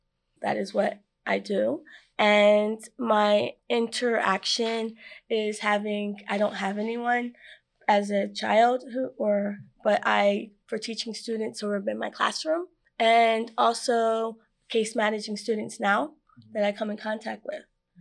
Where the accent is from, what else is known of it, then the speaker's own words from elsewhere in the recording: New Jersey, United States; and I am from Salem County.